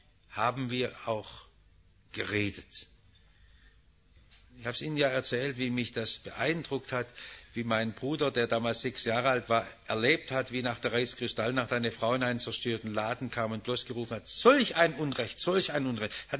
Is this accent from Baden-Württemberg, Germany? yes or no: yes; Stuttgart, Baden-Württemberg, Germany; In der Zeit, wo ich aufgewachsen bin, erinnere ich mich noch gut nach der Währungsreform, wo die großen Gewerkschaftsdemonstrationen waren und die Militärpolizei in die Menge schoss.